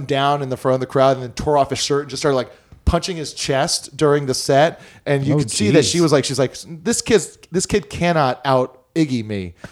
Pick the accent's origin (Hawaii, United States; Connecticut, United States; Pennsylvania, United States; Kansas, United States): Hawaii, United States; I'm on a TV show. I'm from Hawaii. It's a very small place.